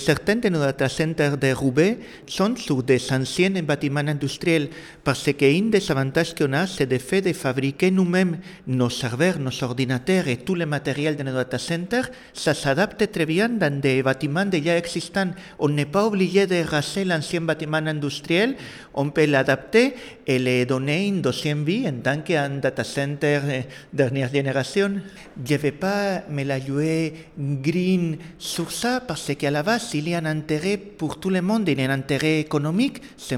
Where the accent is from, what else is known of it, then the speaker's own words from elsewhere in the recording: Spain; French is a second language; also born or lived in Brittany; Le petit accent que vous arriverez à percevoir vient du fait que je suis espagnol, mais j'ai passé la moitié de ma vie en Bretagne.